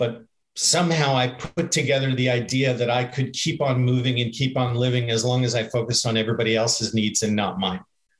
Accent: Canada; I'm Canadian, by the way

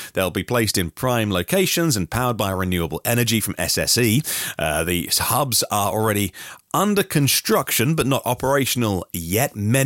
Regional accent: East of England, United Kingdom; the east of England, my old stomping territory. I'm from Norfolk and Suffolk originally, the flatlands.

